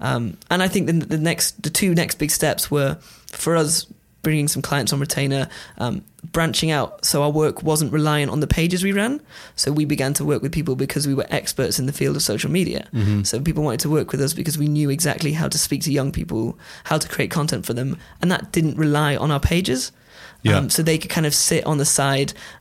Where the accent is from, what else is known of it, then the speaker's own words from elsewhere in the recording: Manchester, North West England, United Kingdom; because I grew up in Manchester. My family home was there.